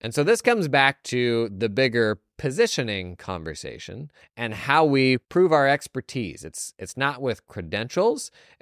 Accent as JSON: {"language": "English", "country": "United States", "said": "As an American, I'm like, what? That's a thing?"}